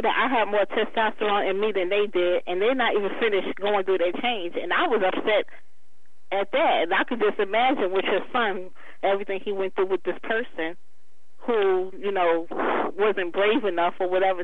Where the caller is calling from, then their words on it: Macon, Georgia, United States; I'm calling from Macon.